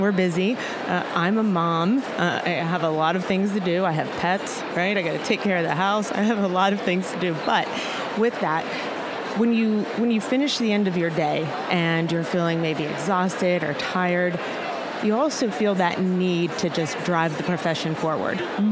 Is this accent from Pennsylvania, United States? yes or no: yes; Pittsburgh, Pennsylvania, United States; I know I'm from Pittsburgh, Pennsylvania.